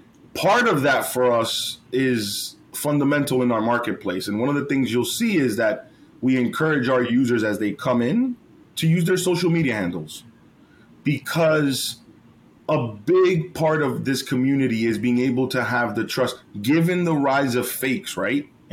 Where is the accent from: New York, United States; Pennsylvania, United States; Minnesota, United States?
New York, United States; New York City; because I come from Washington Heights, an area that really is like inner city, underprivileged.